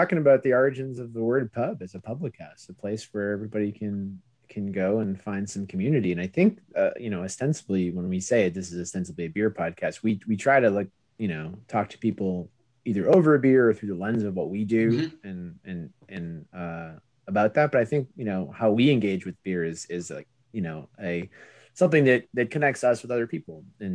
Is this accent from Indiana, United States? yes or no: no; Boston, Massachusetts, United States; And so, you know, you're kind of steeped in this scene that as I grew up in Boston, outside of it, this was like straight edge hardcore.